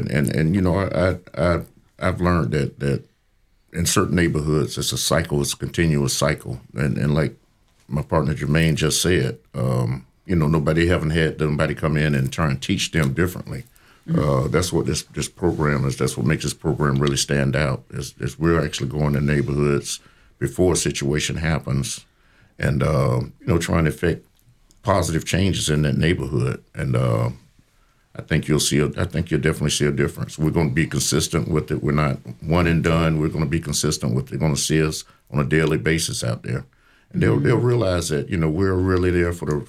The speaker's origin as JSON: {"language": "English", "town": "Jacksonville", "region": "Florida", "country": "United States", "tie": "born or raised there", "said": "I grew up on the east side of Jacksonville."}